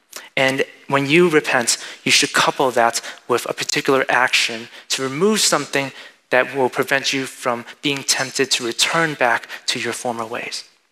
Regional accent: United States; born there; I know that a lot of us, we struggle with our identities, especially as American-born Chinese, because we feel it seems very hard. We don't feel like we're fully American.

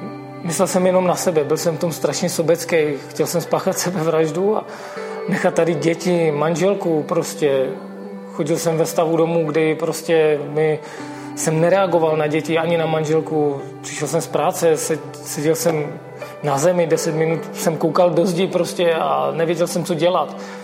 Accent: Mladá Boleslav, Central Bohemian Region, Czechia; jsem z Mladé Boleslavy.

